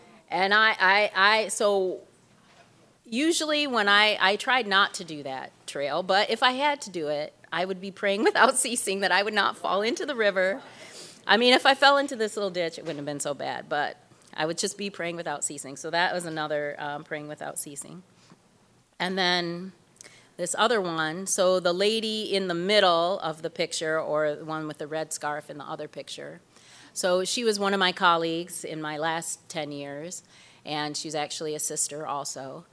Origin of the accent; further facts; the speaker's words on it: Lansing, Michigan, United States; so I grew up in Lansing area and came to medical school at Wayne State